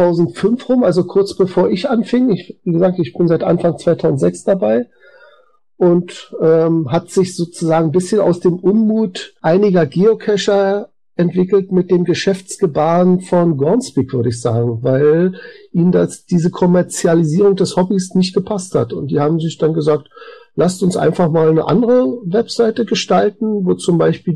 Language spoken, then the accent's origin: German; Berlin, Germany; wir als Berliner werden als Zentrum des Wahnsinns bezeichnet